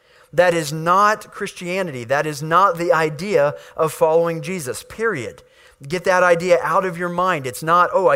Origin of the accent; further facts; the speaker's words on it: Waverly, Ohio, United States; And I remember 3 years ago we moved back down here to my hometown of Waverly from the Columbus area, and a lot of people were like, why are you moving back down there?